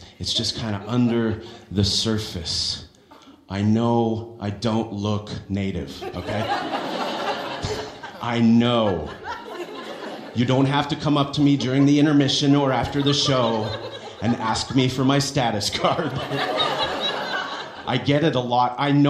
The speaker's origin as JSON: {"language": "English", "town": "Fort Frances", "region": "Ontario", "country": "Canada", "tie": "born or raised there", "said": "I come from Treaty 3 territory. I was born and raised in Fort Frances, Ontario. My family comes from Kuchiching First Nation. I'm Anishinaabe and Métis."}